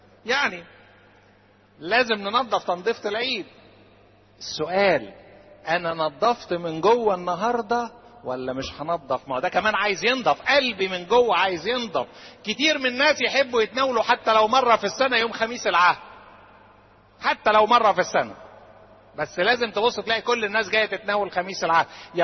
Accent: Egypt; احنا كمصريين لازم نعرفهم، احنا كمصريين لازم نعرفهم

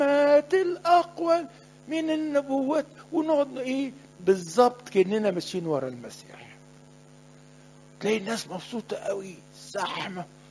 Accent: Egypt; بس احنا متعودين مصريين ده لحن جنازه،

